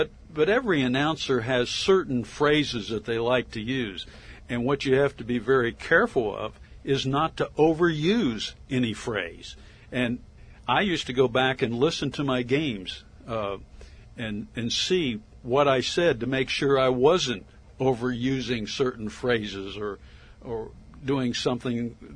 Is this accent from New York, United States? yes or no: no; North Augusta, South Carolina, United States; And Bill Hartman says to me, where are you from, son? And I said, North Augusta.